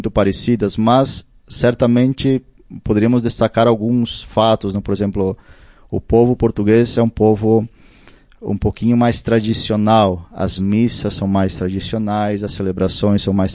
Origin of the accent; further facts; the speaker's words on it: Brazil; quando eu saí do Brasil, fui para as Filipinas estudar, fazer teologia, eu vinha a cada 2 anos.